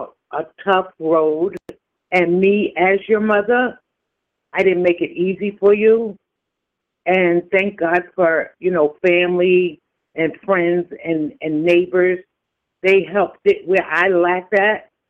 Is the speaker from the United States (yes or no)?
yes; Yonkers, New York, United States; We only had let's say, because I'm from Yonkers, we had our Riverdale group, we had a project group.